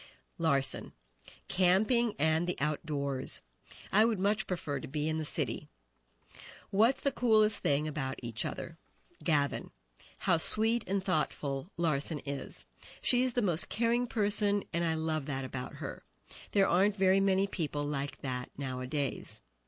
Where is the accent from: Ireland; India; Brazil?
India; I'm Indian, and I like it spicy.